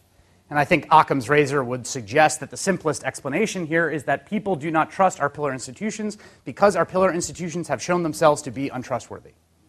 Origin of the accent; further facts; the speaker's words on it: Bronx, New York, United States; I was a kid from the Bronx, working-class kid.